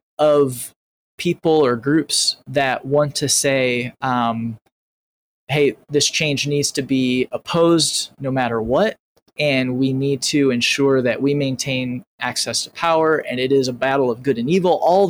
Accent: Indiana, United States; Northern Indiana, actually.

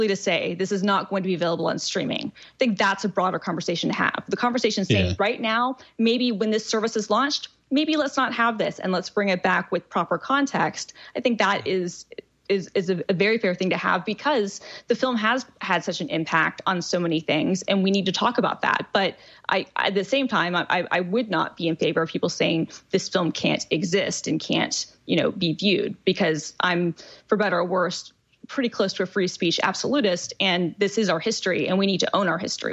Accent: Atlanta, Georgia, United States; I grew up in Atlanta, Georgia, where we used to go to the Margaret Mitchell House for school field trips.

